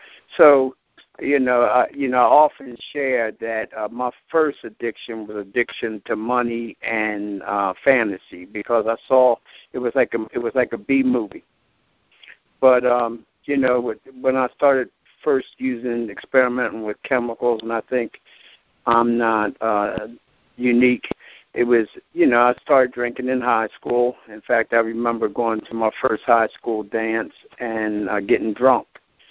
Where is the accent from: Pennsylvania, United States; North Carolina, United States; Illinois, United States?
Pennsylvania, United States; Philadelphia; I'm from West Philadelphia. You know, I was blessed to be raised in a nuclear family that had both a mother and a father.